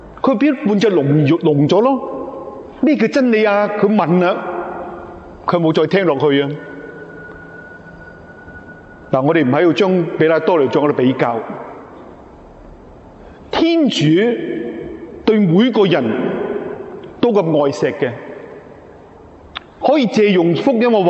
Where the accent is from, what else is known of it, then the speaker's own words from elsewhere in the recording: China; 所以我哋中国人都有呢个差不多先生啲课书，系咪？